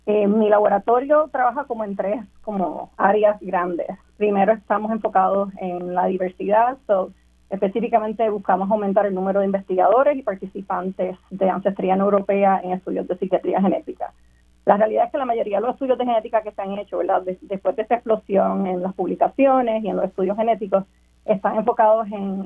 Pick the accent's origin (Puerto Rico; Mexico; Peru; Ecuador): Puerto Rico; San Juan; Pues yo soy de Río Piedras originalmente, de San Juan, allá, y estudié en la Universidad de Puerto Rico, Río Piedras, donde hice un bachillerato en biología.